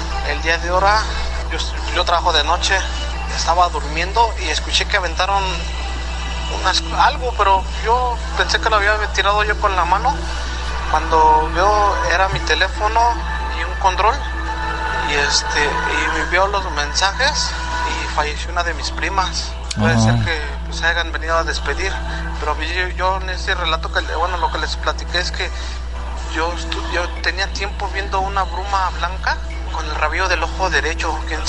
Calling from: Chicago, Illinois, United States; de Chicago.

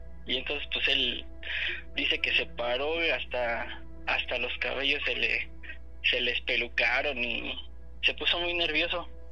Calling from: Huejotzingo, Puebla, Mexico; de Huejotzingo.

